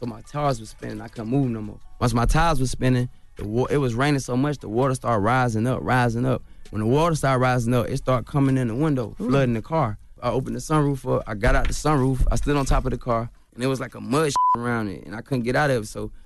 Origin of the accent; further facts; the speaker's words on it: Chicago, Illinois, United States; born there; No, I was born in Chicago.